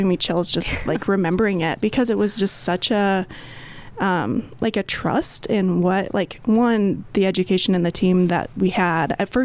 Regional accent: Michigan, United States; moved away as an adult; now in Colorado, United States; I grew up in Michigan and moved out to Colorado about 12 years ago now.

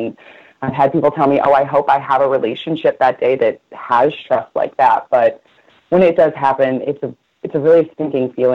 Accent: St. Louis, Missouri, United States; So when I say I'm from St. Louis and whoever I'm with says they're from somewhere else, you know, we'll get this confused look

